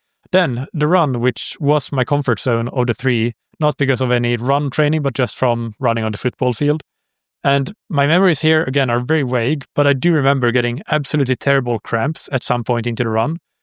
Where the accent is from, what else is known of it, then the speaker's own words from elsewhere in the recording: Finland; English is a second language; I'm from Finland, and this race was in cold water in Finland.